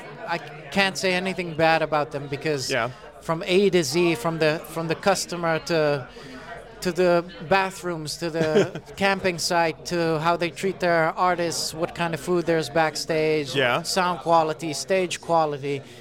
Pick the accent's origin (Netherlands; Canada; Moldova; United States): Netherlands; well, growing up in the Netherlands, we were really early adopters.